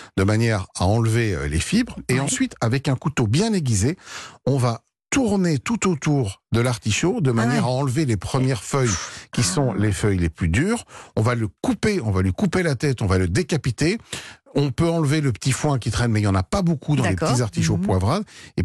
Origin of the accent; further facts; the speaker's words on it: Provence-Alpes-Côte d'Azur, France; qui l'ont amené chez nous en Provence, où il s'épanouit extrêmement bien.